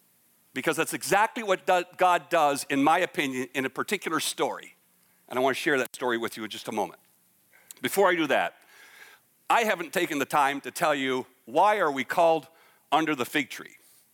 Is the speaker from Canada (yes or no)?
yes; Ontario, Canada; now in United States; I grew up in Ontario, and I thought figs were fig Newtons.